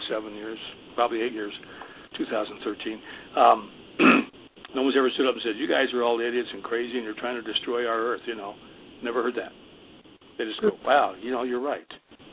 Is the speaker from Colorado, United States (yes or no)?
yes; Colorado, United States; But with the successes in Colorado, which I was heavily involved in, being my home state